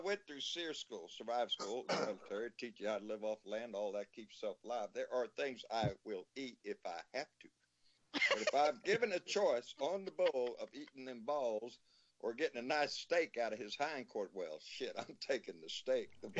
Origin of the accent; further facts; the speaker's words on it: Louisiana, United States; I grew up in Louisiana. As long as there's a ditch on the side of the road, a Cajun will never go hungry, buddy.